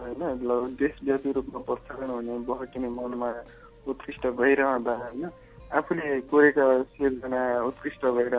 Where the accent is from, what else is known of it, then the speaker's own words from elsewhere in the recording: Parbatipur, Bagmati, Nepal; मेरो घर चाहिँ पार्वतीपुर हो